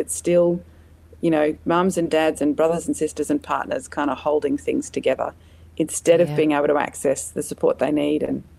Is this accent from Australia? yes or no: yes; Canberra, Australian Capital Territory, Australia; Yeah, born and bred in Canberra.